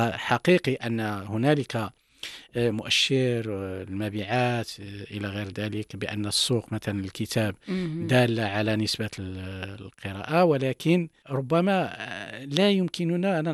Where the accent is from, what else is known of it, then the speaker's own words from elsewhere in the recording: Morocco; ولكن لي شرف أن أكون كمغربي مثلا حاضرا في هذه الترجمات